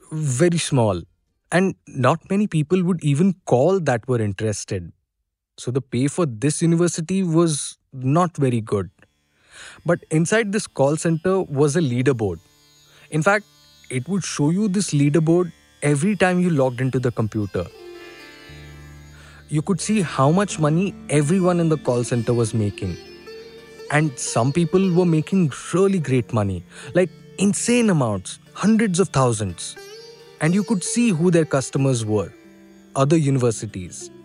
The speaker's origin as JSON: {"language": "English", "country": "Pakistan", "said": "I'm from Pakistan, actually."}